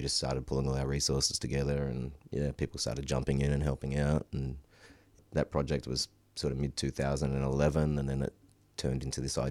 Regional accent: Alice Springs, Northern Territory, Australia; growing up in Alice, there wasn't much we could do with it at the time.

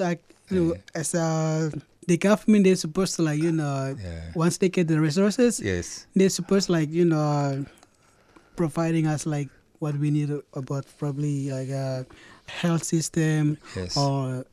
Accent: Yahukimo, Highland Papua, Indonesia; they start to send them to, like, in my hometown, Yaukimo, Bofendiguel, and they start to send it, and then start to fight them with the freedom fighters.

